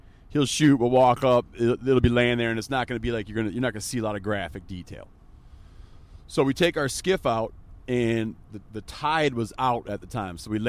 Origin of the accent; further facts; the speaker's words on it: Michigan, United States; I grew up in Michigan. My wife grew up in Michigan as well